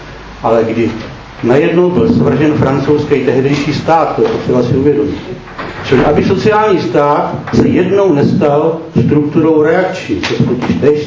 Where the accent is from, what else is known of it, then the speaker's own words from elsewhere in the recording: Chrudim, Pardubice Region, Czechia; jsem z Chrudimi